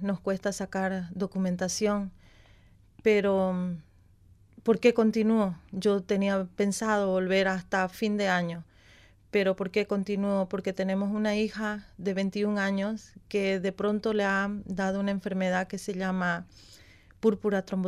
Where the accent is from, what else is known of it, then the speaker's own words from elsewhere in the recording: Camiri, Santa Cruz, Bolivia; moved away as an adult; volver a mi país, especialmente a Camiri, a mi tierra, donde he dejado y están mis padres y están mis hermanos y están mis hijas